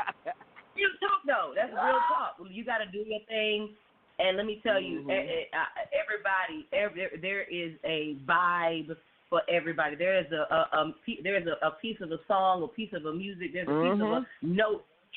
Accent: Fort Worth, Texas, United States; I'm from Fort Worth, Texas

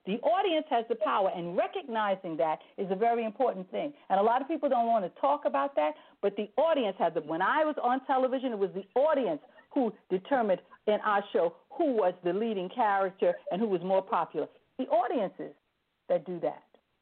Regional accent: New York City, New York, United States; I am born and raised in New York City. I was born in Harlem.

